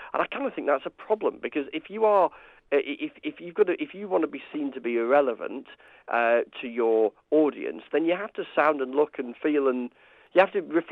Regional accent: Grassington, Yorkshire and the Humber, United Kingdom; So I grew up in Grassington. I went to school at primary school at Threshfield Primary School, just over the river from Grassington. And then I went to Wimmersedge Grammar School in Skipton. I'm very much a Yorkshire Dales boy.

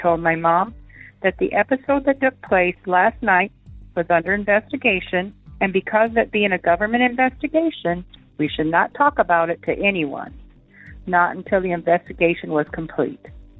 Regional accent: New Haven, Indiana, United States; I was born in Fort Wayne, Indiana, and we lived in a small town near there, New Haven, Indiana. It was kind of a rural area just outside of Fort Wayne.

